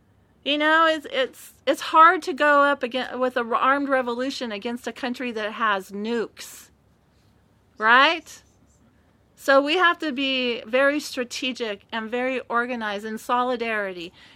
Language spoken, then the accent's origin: English; California, United States; I'm from California. Nothing happens unless you count earthquakes.